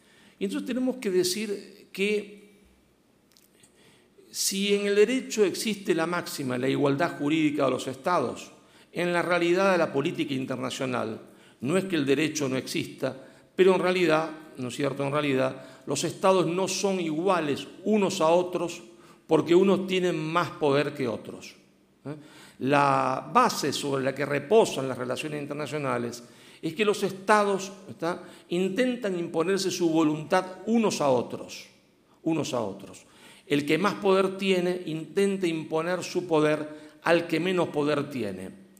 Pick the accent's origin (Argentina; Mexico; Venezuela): Argentina; porque soy argentino y entonces hablo sin pronunciar la B corta, la B larga, sobre todo sin la S y sin la Z, entonces tenemos un castellano andaluz nosotros allá.